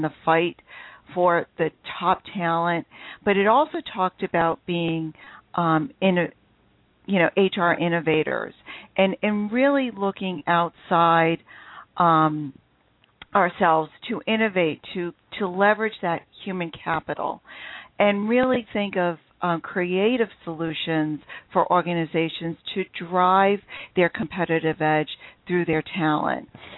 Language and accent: English; Massachusetts, United States; accent: New England; primarily, my experience has been in the Boston, Massachusetts area, so if I do have a funny accent, it is my New England accent coming out.